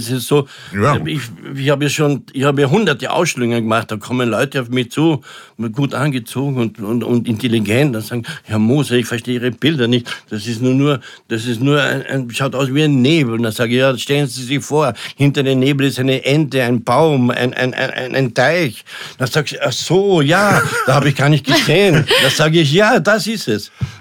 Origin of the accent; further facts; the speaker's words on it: Carinthia, Austria; wenn wir nach Kärnten gehen, ich bin ja Kärntner